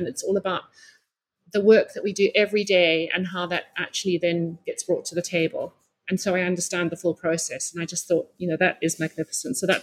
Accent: Western Cape, South Africa; having been born and raised in the Cape Winelands, I had the privilege of living close to the soil and the people on 4 wine estates.

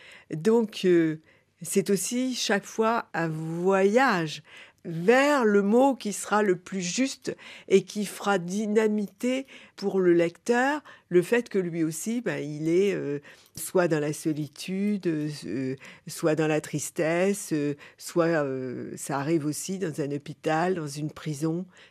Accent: Lorient, Brittany, France; born there; qui était parti par ma ville natale, Lorient, vers les Indes

